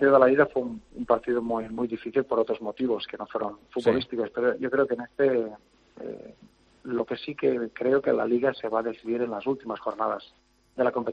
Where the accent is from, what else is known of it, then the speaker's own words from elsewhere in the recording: Balaguer, Catalonia, Spain; moved away as an adult; also born or lived in Zaragoza; salí muy jovencito de España, eso sí que es verdad, pero hace muchos años que me fui de Zaragoza y de mi ciudad natal en Balaguer